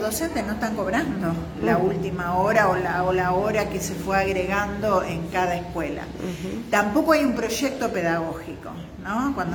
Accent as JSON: {"language": "Spanish", "town": "Los Quirquinchos", "region": "Santa Fe", "country": "Argentina", "tie": "born or raised there", "said": "yo soy hija de la bibliotecaria de más de 20 años de mi pueblo, de los Quirquinchos"}